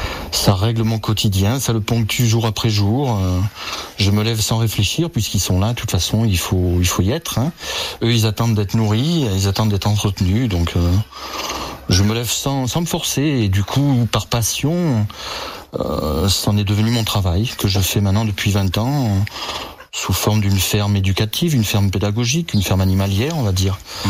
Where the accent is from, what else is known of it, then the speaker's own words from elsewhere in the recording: Nouvelle-Aquitaine, France; moved away as an adult; Moi, je suis du Poitou, donc c'est un peu loin d'ici, hein, c'est l'ouest de la France. Et maintenant, j'habite en Vaucluse depuis bien longtemps.